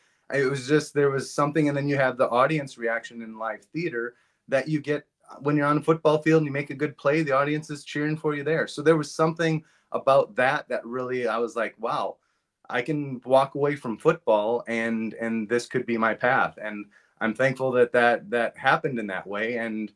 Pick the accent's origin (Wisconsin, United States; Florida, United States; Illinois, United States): Wisconsin, United States; Marshfield; I mean, I'm originally from Marshfield, Wisconsin, so shout out to my hometown right away.